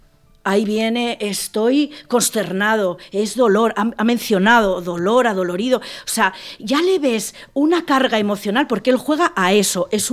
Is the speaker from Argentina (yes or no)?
no; Spain; vergüenza como española. Conozco mucha gente extranjera.